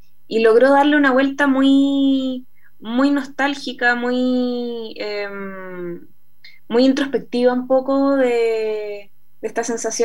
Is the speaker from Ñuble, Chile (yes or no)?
no; Melipilla, Santiago Metropolitan Region, Chile; nosotros somos de Melipilla, y claro, uno se va en el bus a Melipilla